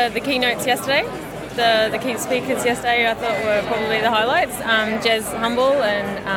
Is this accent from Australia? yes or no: yes; Sydney, New South Wales, Australia; I'm not a Queenslander. I'm actually from Sydney.